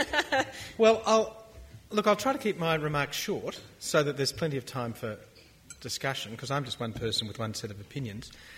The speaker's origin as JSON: {"language": "English", "country": "Australia", "said": "As you've heard, I am an Australian historian, so this is my home territory."}